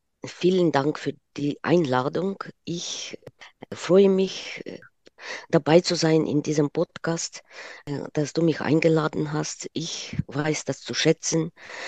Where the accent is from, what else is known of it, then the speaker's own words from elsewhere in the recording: Ukraine; now in Germany; Ich glaube, dieser Krieg hat gezeigt, dass ich mich doch stark als Ukrainerin fühle. Immer noch.